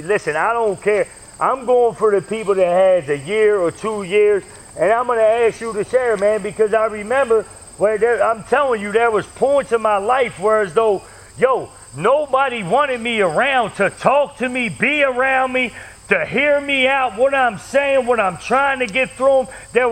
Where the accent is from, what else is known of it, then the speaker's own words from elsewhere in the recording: Baltimore, Maryland, United States; I'm from Baltimore.